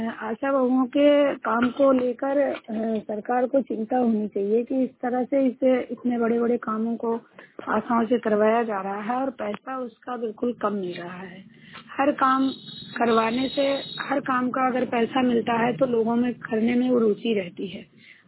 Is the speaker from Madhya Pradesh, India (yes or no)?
no; Sultanpur, Uttar Pradesh, India; मैं सुल्तानपुर यूपी की रहने वाली हूँ। ग्राम सभा लाखीपुर है, ब्लॉक मेरा दुबेपुर है।